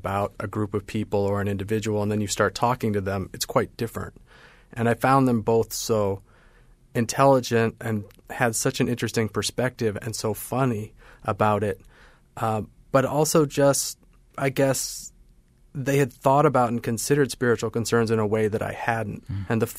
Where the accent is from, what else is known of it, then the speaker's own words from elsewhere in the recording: Salt Lake City, Utah, United States; it's clear that growing up in Salt Lake influenced my curiosity about this church